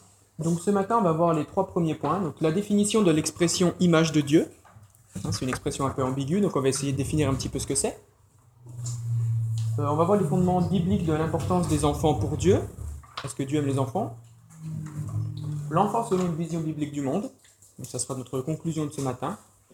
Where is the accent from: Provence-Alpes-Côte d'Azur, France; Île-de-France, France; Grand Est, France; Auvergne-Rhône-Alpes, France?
Grand Est, France; j'ai 34 ans, je viens d'Alsace.